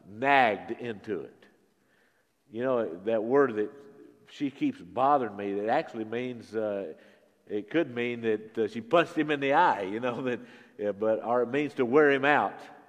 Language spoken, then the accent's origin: English; India; That's what I've experienced all these years in the village that I grew up in India.